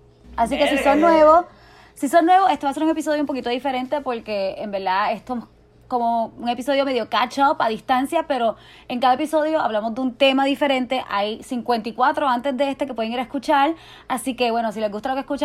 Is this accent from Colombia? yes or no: no; Puerto Rico; soy de Puerto Rico, soy cantautora